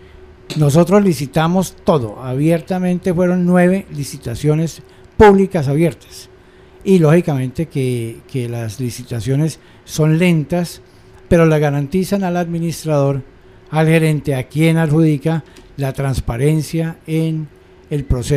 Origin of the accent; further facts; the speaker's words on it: Cali, Valle del Cauca, Colombia; Como ven, caleño, bailo salsa.